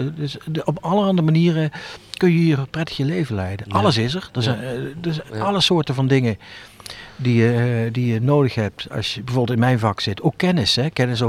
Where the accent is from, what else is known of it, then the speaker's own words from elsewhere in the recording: Limburg, Netherlands; now in Tilburg, Netherlands; Ik ben hier gekomen en ik kwam dus uit Limburg. Ik ging uit voordat ik hier kwam in Maastricht en zo.